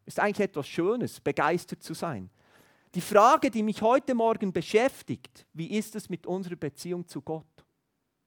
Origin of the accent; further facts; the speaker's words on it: Thun, Bern, Switzerland; Wir sind Berner Oberländer, oder?